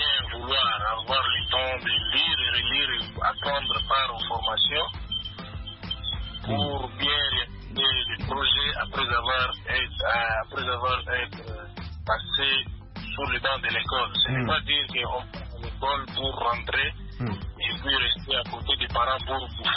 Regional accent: DR Congo

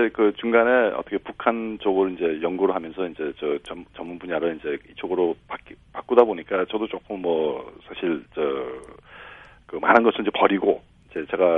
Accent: South Korea; 저도 이제 결국 한국 사람으로서

